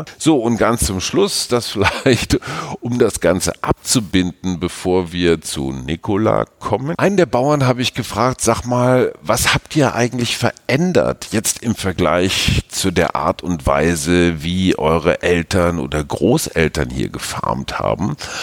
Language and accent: German; Münster, North Rhine-Westphalia, Germany; Das zeigt, du hast irgendwie einen Schweizer Hintergrund, der ist aber quasi angelernt, weil wir stammen beide aus Münster.